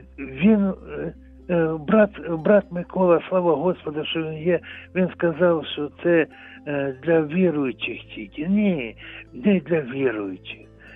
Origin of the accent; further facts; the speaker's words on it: Yenakiieve, Donetsk Oblast, Ukraine; я народився на Донбасі, в місті Єнаківо, і прожив там основною, ну, дітство, юність, молодость, і вже женився. І я там прожив майже 40 год на Донбасі.